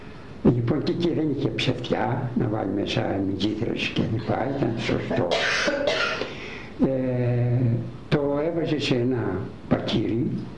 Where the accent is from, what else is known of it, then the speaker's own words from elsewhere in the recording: Asia Minor, Turkey; στην πατρίδα μου γουρούνι δεν ήξεραμε. Σας λέω αυτό. Στην πατρίδα μου εκεί σε ολόκληρη και τη Μικρασία